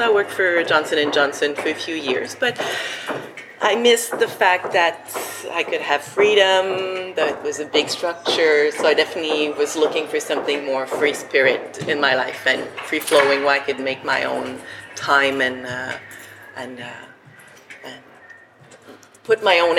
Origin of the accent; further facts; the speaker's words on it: Montreal, Quebec, Canada; as you said. I'm from Montreal.